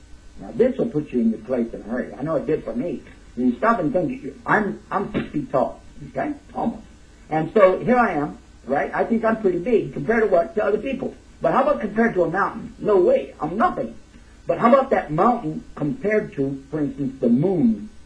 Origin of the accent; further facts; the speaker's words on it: Texas, United States; I'm from Texas and I have enough trouble with English